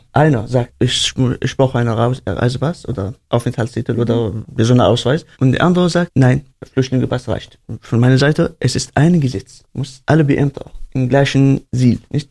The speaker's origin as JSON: {"language": "German", "town": "Idlib", "region": "Idlib Governorate", "country": "Syria", "second_language": "German", "moved": "as an adult", "lives_now": "Germany", "said": "Ich komme aus Idlib."}